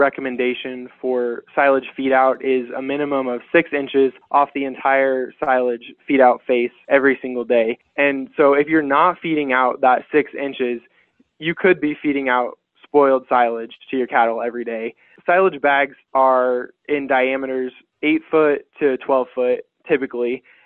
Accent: Ogallala, Nebraska, United States; I am originally from Ogallala, Nebraska

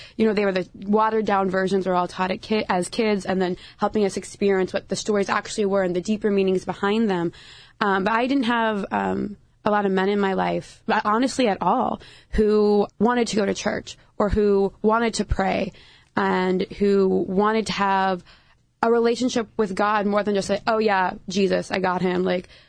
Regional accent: Irvine, California, United States; also born or lived in East Coast, United States; So I was born on the East Coast, and then my parents and I moved here to California about 20 years ago. I grew up Catholic, went to C's, which is how I met you guys, here in Orange County, Irvine.

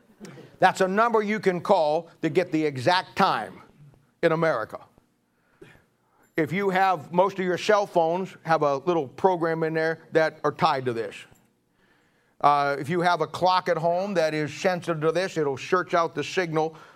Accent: United States; Now, I'm an American.

